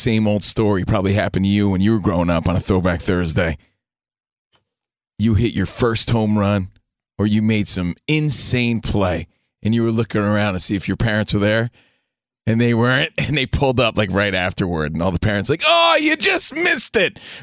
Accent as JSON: {"language": "English", "region": "New Jersey", "country": "United States", "lives_now": "Los Angeles, United States", "said": "My sister's the only family I have out here in Los Angeles. Again, I'm from New Jersey."}